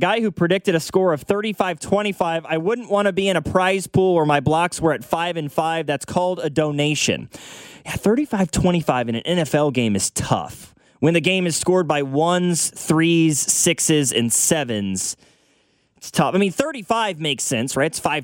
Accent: Missouri, United States; I grew up on the Missouri side, so it was probably vice versa for us, right?

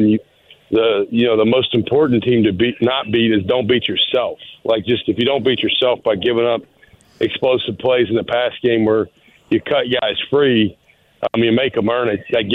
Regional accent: Alabama, United States; We got a freshman, Reese Baker, who from my hometown in Alabama.

